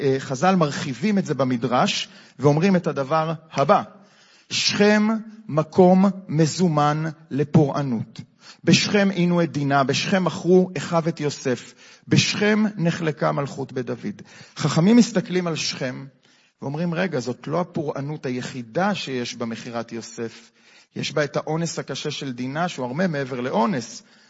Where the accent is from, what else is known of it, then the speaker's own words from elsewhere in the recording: Peduel, West Bank, Israel; אני שומרוני, נולדתי בשומרון, בפדואל, בסדר? מהשומרון, וככה מאוד אוהב אותו